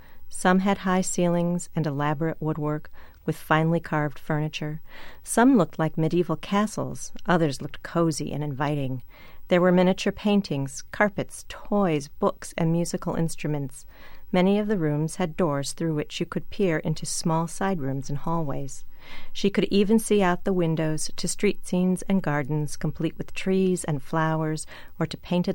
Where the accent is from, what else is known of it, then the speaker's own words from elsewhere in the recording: Chicago, Illinois, United States; I grew up in Chicago, and the Art Institute was my home museum.